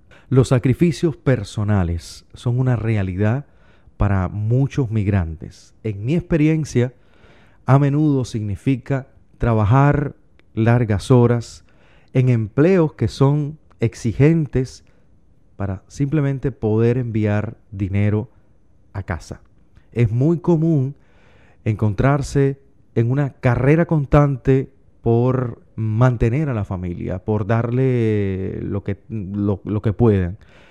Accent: Cuba; now in New York, United States; incluyendo el nuestro, el mío, Cuba. Como migrante cubano que soy, aquí en la ciudad de Nueva York

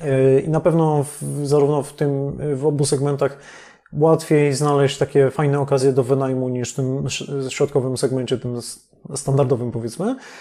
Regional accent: Katowice, Silesian Voivodeship, Poland; now in Tricity, Poland; sam pochodzę z Katowic, teraz przeniosłem się do Trójmiasta.

